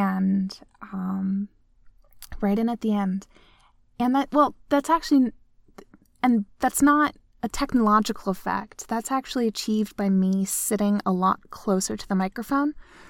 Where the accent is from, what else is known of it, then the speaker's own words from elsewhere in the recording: United States; accent: mid-Atlantic; I'm a white American. And that means from a logistical level that my accent is mid-Atlantic, and I'm very bad at putting on accents.